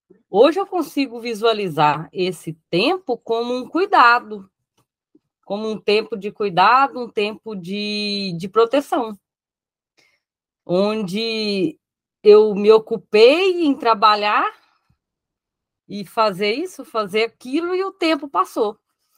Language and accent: Portuguese; Minas Gerais, Brazil; accent: mineiro; Pelo sotaque dá para ver que eu sou mineira.